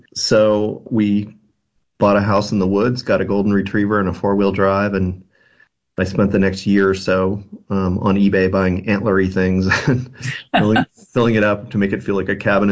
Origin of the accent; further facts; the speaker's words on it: Dayton, Ohio, United States; moved away as an adult; I grew up in Dayton, Ohio. My dad was literally a rocket scientist working for the Air Force.